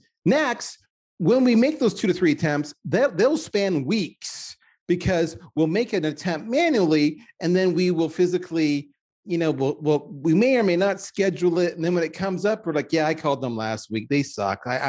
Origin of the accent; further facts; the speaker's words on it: Canada; And by the way, if you heard the way I said out there, yes, I am Canadian.